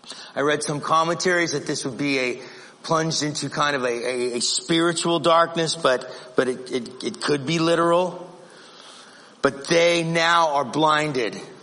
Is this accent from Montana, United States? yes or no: no; Phoenix, Arizona, United States; Yeah, I grew up in Phoenix. Okay? And that's hot enough.